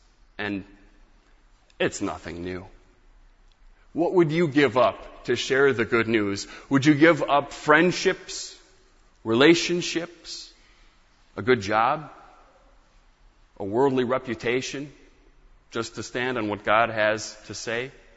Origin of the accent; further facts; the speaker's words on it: Michigan, United States; Growing up in Michigan, we went up to Mackinac Island sometimes.